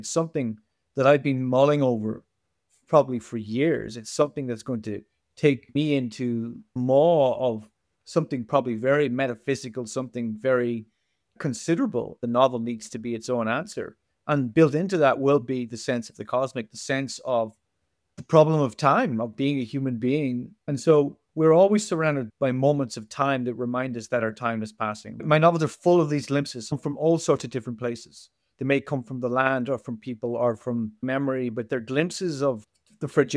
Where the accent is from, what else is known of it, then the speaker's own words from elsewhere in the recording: Ireland; The thing about being an Irish writer is there is an irreverence. There is sort of a sense of implicit freedom that we can use the language whichever way we like.